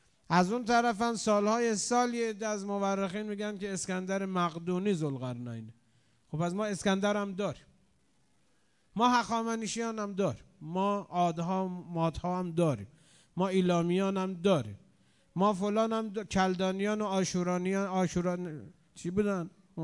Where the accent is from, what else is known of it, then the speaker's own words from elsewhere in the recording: Iran; به دلیل این که ما ایرانی هستیم